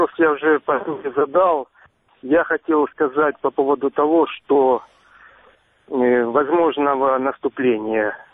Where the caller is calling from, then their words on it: Avdiivka, Donetsk Oblast, Ukraine; Добрый день, я из Авдеевки.